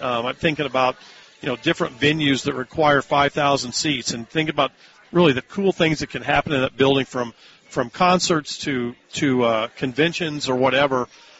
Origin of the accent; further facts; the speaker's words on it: Illinois, United States; I grew up in Central Illinois, and, you know, grew up on a farm. There's no cable.